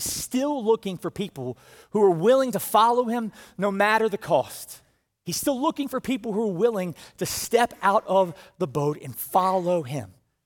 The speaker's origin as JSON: {"language": "English", "town": "Brunswick", "region": "Georgia", "country": "United States", "tie": "born or raised there", "said": "They haven't made a direct hit on my hometown, but they would come by all the time. In fact, in 2004, which I think was the last hurricane season I weathered down there in Brunswick"}